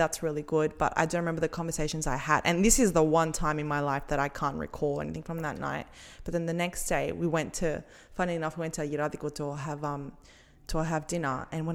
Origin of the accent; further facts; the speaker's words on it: Athens, Attica, Greece; Like, hey, I'm from Athens. Like, you know, whatever. Don't tell me about dirty cities.